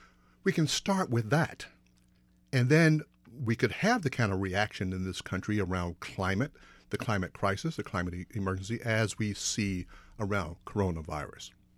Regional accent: Southern United States, United States; I came through a sort of evangelical background as a young man growing up in the South

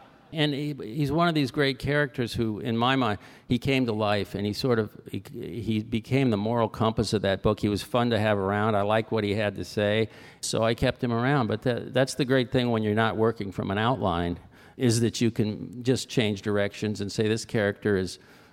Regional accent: Fort Lauderdale, Florida, United States; I was born in Fort Lauderdale, and I grew up there, so this was in my backyard.

